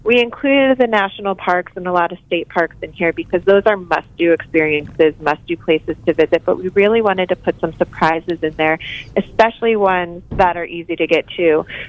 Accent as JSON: {"language": "English", "region": "Maryland", "country": "United States", "tie": "born or raised there", "lives_now": "Northern Virginia, United States", "said": "So I live in Northern Virginia right now, and I grew up in Maryland, so I'm very familiar with a lot of the destinations we included right outside the D.C. area."}